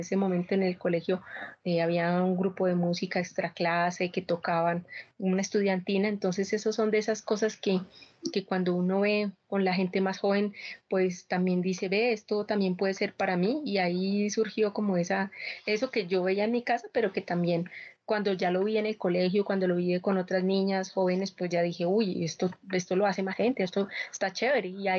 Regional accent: Bogotá, Colombia; Yo soy bogotana, pero de familia de norte de Santander

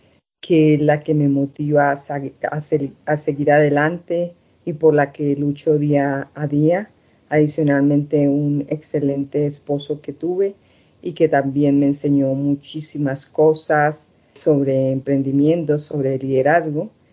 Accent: Duitama, Boyacá, Colombia; born there; soy nacida en Duitama, Boyacá, de origen boyacense, con una herencia ancestral totalmente muisca

